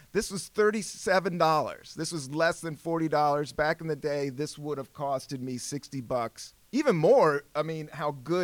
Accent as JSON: {"language": "English", "region": "Virginia", "country": "United States", "also_born_or_lived": "Washington, D.C.", "said": "I'm a DC kid. I'm from Virginia. I'm from the South."}